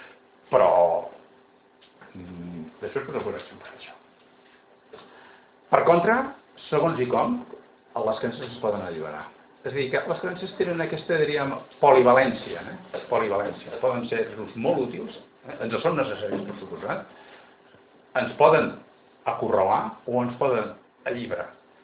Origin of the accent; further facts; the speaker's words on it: Catalonia, Spain; jo també vinc de Vallès